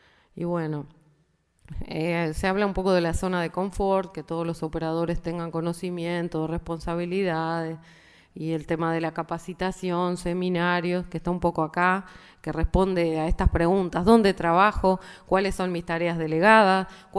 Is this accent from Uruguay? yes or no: yes; Uruguay; en qué lugar nos encontramos como profesionales uruguayos trabajando